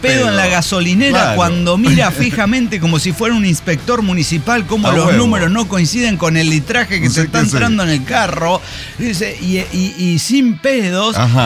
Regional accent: northern Mexico, Mexico; como buen norteño, no puedo desperdiciar una buena cheve cada que se pueda

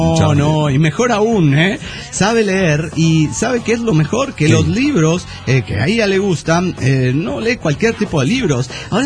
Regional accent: Guadalajara, Jalisco, Mexico; Soy el valedor de Guadalajara, Jalisco, México.

